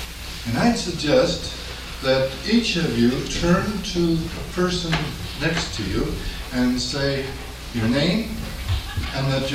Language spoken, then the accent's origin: English; Eagan, Minnesota, United States; And we are a couple from Eagan, Minnesota.